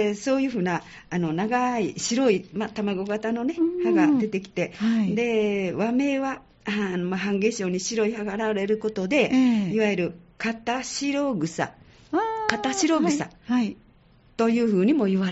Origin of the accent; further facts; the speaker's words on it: Sanda, Hyogo, Japan; かつての、三田、私の実家もそうだったんですけども、冬に麦を植えます、それから夏に稲、いわゆる二毛作ですね